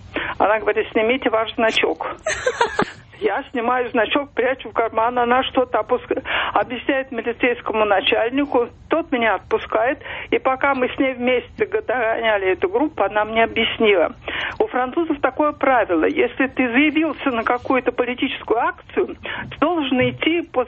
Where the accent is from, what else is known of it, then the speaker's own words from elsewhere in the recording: Saint Petersburg, Russia; я из Петербурга. В 2004 году мне было 66 лет